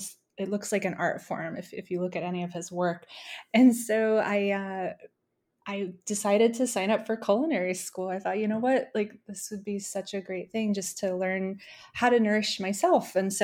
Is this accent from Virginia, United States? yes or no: yes; Virginia, United States; I grew up in Northern Virginia, so just outside of Washington, D.C., very diverse area.